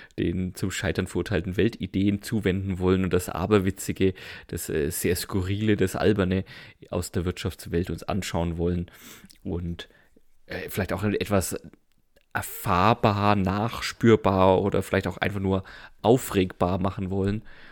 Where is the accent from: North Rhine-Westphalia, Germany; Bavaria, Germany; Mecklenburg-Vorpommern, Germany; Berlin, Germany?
Bavaria, Germany; ich komme ja aus Franken, da gibt's das Schäufele